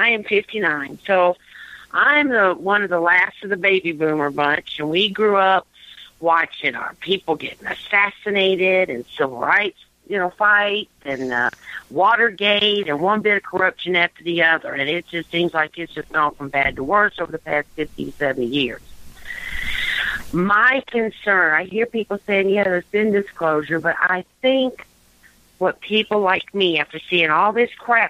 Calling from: Tennessee, United States; I'm calling from Tennessee.

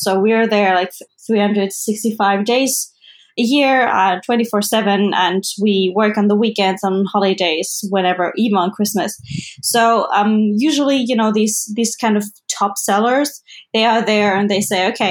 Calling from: North Rhine-Westphalia, Germany; English is a second language; I'm in the west of Germany, so close to Cologne. It's not normal to have that kind of heat.

